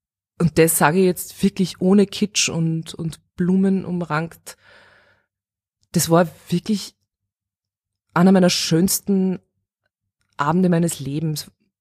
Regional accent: Steyr, Upper Austria, Austria; born there

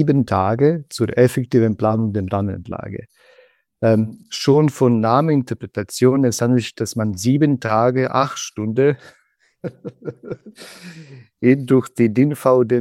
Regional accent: Croatia; now in Germany; Also ich komme ursprünglich aus Kroatien. Ich bin etwas über eine Dezennie in Deutschland geblieben. Zuerst bin ich nach Richtung Baden-Württemberg gelandet mit dem Flugzeug.

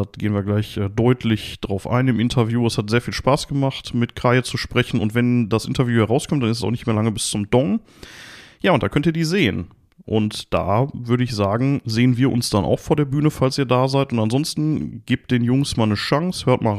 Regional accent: Gelsenkirchen, North Rhine-Westphalia, Germany; born there; Und ich darf ich bin da geboren worden.

